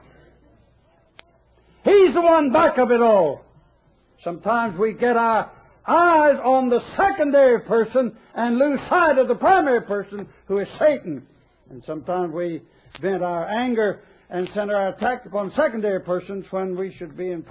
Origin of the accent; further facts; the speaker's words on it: United States; I'm an American, and I love America.